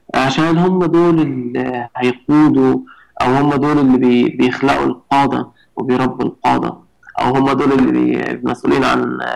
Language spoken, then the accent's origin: Arabic; Egypt; فالعمل التطوعي صعب شويه عندنا في مصر،